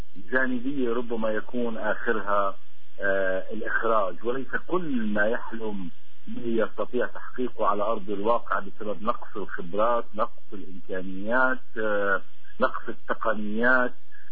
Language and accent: Arabic; Quneitra Governorate, Syria; انا اساسا انتمي لاحدى مدن الجولان اللي ما زالت يعني مدينتي مدينة سيق ما زالت حتى اليوم يعني محتلة